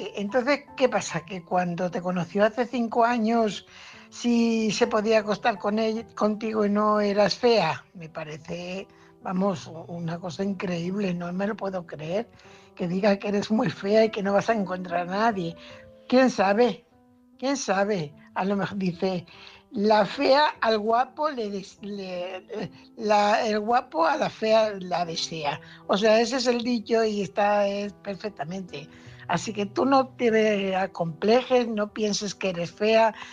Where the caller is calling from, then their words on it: Fuenlabrada, Community of Madrid, Spain; corresponsal de Fuenlabrada.